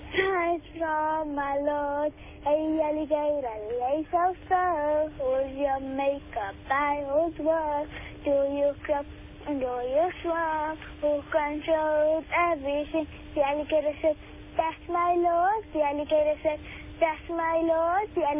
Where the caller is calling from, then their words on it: Germiston, Gauteng, South Africa; Germiston.